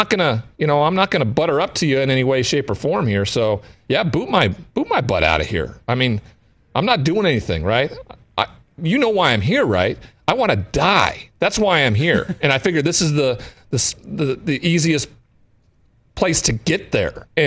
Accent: Great Falls, Montana, United States; and it wasn't welcomed in my hometown of Great Falls. People didn't like it.

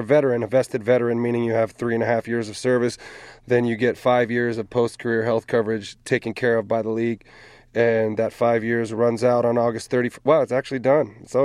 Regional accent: California, United States; Yeah, so I'm from California. I went to college there.

